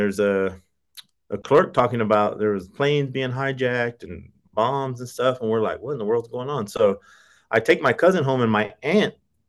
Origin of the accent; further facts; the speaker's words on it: San Angelo, Texas, United States; I grew up in the West Texas town of San Angelo. It's actually the biggest U.S. city without an interstate.